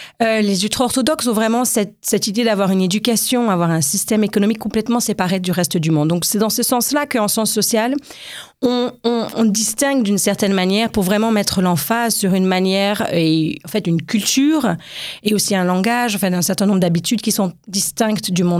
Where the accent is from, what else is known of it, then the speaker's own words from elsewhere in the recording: French Guiana; moved away as an adult; Moi, je viens d'une famille laïque, j'ai grandi dans une forme d'assimilation, et puis quand j'ai grandi en Guyane, et en arrivant en France au début de mes études, je me suis reconnectée, en fait, avec la communauté séfarade